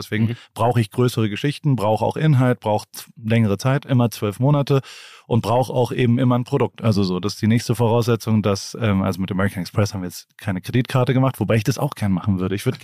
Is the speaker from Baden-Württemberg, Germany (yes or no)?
yes; Heidelberg, Baden-Württemberg, Germany; Ich komme aus einer Medizinerfamilie aus Heidelberg.